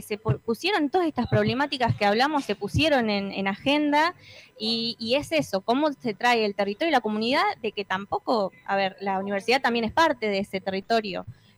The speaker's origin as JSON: {"language": "Spanish", "town": "Relmo", "region": "La Pampa", "country": "Argentina", "said": "Yo soy de Relicó."}